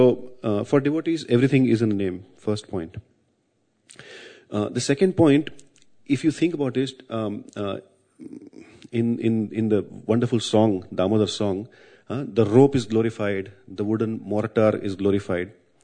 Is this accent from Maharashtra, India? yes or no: yes; Mumbai, Maharashtra, India; I'm from Bombay, I've not seen mortars.